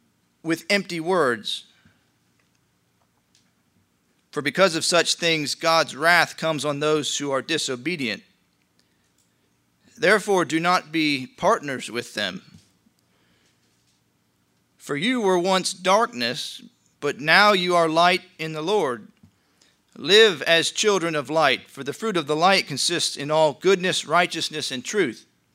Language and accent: English; Pennsylvania, United States; Now, I grew up in Pennsylvania for roughly the first 20 years of my life, and I attended Hinkletown Mennonite Church.